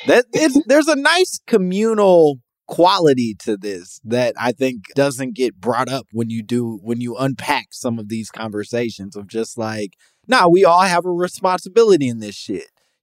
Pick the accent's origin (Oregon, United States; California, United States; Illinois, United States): Illinois, United States; Chicago; I grew up in Chicago.